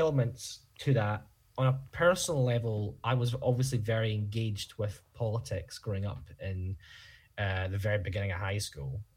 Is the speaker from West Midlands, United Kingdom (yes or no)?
no; Dundee, Scotland, United Kingdom; I met, growing up in Dundee, Joe Fitzpatrick, the SNP MSP